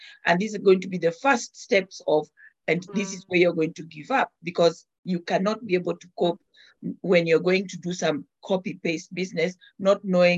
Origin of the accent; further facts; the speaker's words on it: Kenya; I see somebody cooking Kenyan foods and I'm a Kenyan